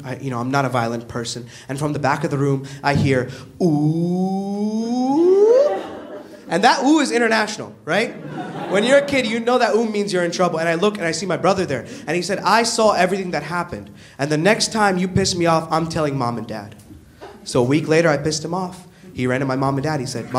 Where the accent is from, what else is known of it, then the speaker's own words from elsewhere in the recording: United States; I'm an American who went to India and beat an Indian at an Indian game. I'm playing for my country.